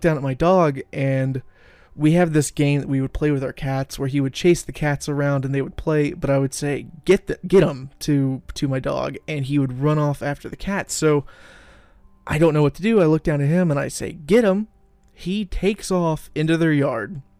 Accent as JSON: {"language": "English", "town": "Independence", "region": "Missouri", "country": "United States", "lives_now": "Excelsior Springs, United States", "said": "So when I was 16, I moved from Independence to Excelsior Springs, Missouri."}